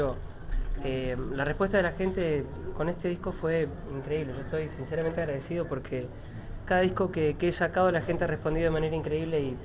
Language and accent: Spanish; Argentina; Si como argentino poder cruzar las fronteras